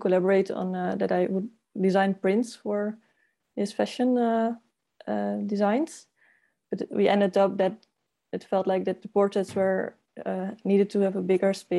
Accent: Netherlands; English is a second language; I'm from the Netherlands.

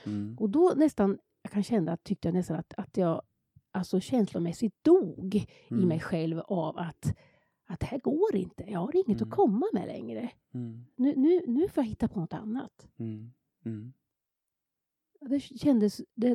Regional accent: Hällestad, Sweden; Börja med barnkör när jag var 16 hemma i Hällesta.

